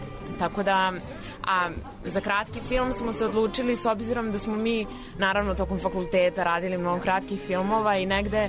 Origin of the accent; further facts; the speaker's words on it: Belgrade, Serbia; ja sam iz Beograda